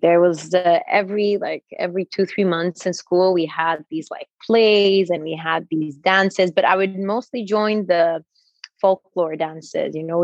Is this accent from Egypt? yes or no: yes; Egypt; I grew up in Egypt. My mom is from Montenegro and my dad is Egyptian. I was born here and I grew up here. I went to school here